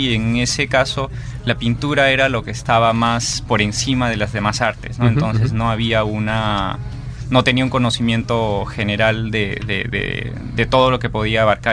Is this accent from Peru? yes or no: yes; Cusco, Peru; moved away as an adult; now in Lima, Peru; Yo soy de Cusco, nací en 1982, terminé el colegio el 98, uh-huh. A mitad del año 1999 vengo a Lima